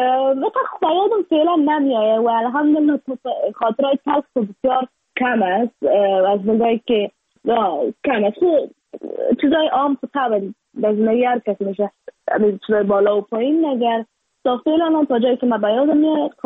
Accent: Afghanistan; اگر برمد بتانم چیز کنم بر وطنم

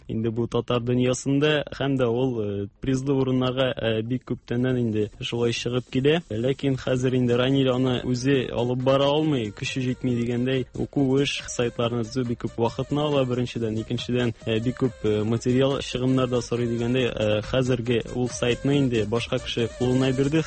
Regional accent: Baltasi, Tatarstan, Russia; Мин үзем Балтач районы кешесе инде. Балтачта тудым 86 елда.

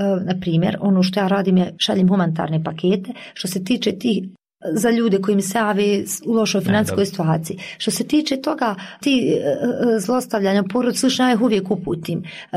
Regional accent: Kalesija, Tuzla Canton, Bosnia & Herzegovina; ja sam iz Kalesije

